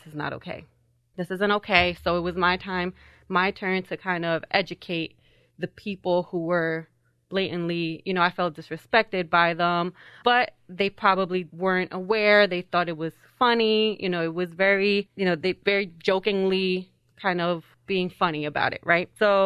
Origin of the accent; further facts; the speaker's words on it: Colombia; disclose that I'm Colombian. So, for example, since I was a kid, every time that I'm like, oh, yeah, I was born in Colombia